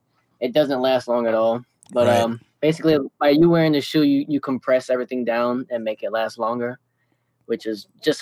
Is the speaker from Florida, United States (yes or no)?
yes; Port St. Lucie, Florida, United States; also born or lived in Fort Lauderdale; South Florida. I grew up, I was born in Fort Lauderdale, and I grew up in Port St. Lucie, mm-hmm. kind of like southeast of Florida, right on the coast.